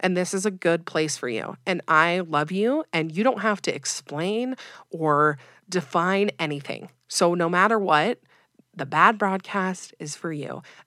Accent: Utah, United States; I'm from Utah, have lived here my whole life.

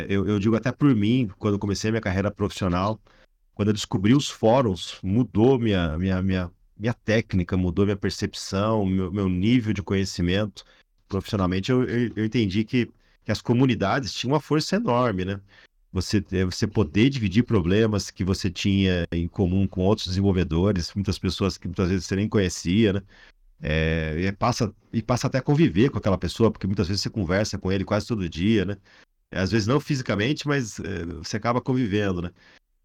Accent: Rio de Janeiro, Brazil; now in Tatuí, Brazil; Na verdade, sou do Rio de Janeiro, mas eu vim morar para o interior de São Paulo, aqui em Tatuí, né? Daí eu estudei em Piracicaba.

